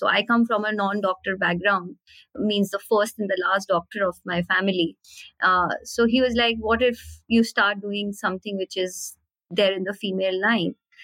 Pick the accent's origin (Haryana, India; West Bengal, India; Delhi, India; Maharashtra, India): Haryana, India; Hisar; born there; also born or lived in Bihar; So I was born in India in a very small town, you can say, in Haryana, that's called Hisar. Moved to multiple places.